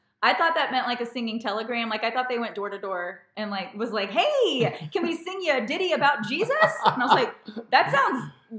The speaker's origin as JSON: {"language": "English", "town": "Dallas", "region": "Texas", "country": "United States", "tie": "born or raised there", "said": "And then I grew up in Dallas, which is like the belt buckle of the Bible Belt."}